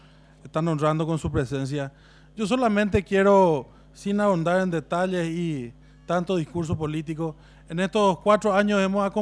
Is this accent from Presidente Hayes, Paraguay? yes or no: yes; Presidente Hayes, Paraguay; por una cuestión de dignidad de mi pueblo, del presidente Hayes y del Chaco